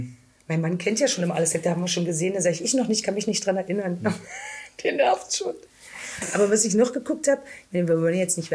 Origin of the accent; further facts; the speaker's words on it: Forst, Germany; Dresden wäre so meine Stadt mal gewesen. Aber ich bin, glaube ich, nicht mutig genug und irgendwie klebt mein Arsch hier in Forst.